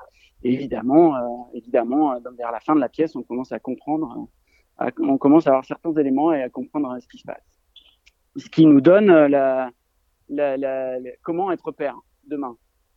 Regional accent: Lille, Hauts-de-France, France; Moi, je viens du Nord, hein, je viens de Lille.

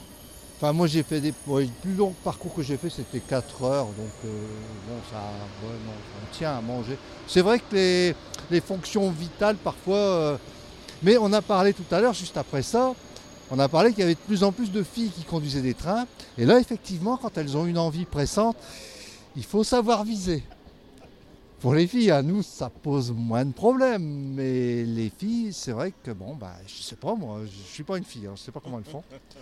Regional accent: Hauts-de-France, France; now in Montélimar, France; Et puis je viens de Montélimar, mais je suis pas originaire de Montélimar, je suis originaire du Nord.

